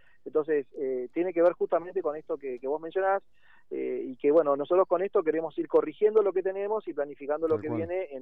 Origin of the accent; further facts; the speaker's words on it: Neuquén, Argentina; acá estamos cerca de Chacra, pero bueno, somos neuquinos, somos patagónicos